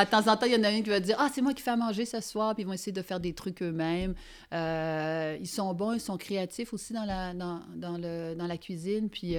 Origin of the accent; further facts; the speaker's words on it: Quebec, Canada; Ben c'est normal pour quand on est Québécois de parler de sirop d'érable, mais c'est un produit qui est omniprésent chez